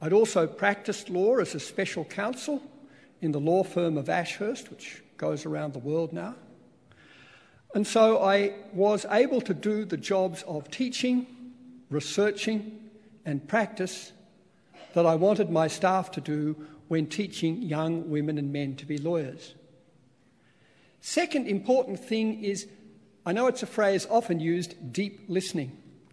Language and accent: English; Melbourne, Victoria, Australia; born there; I was born in 1948 in Melbourne, Australia.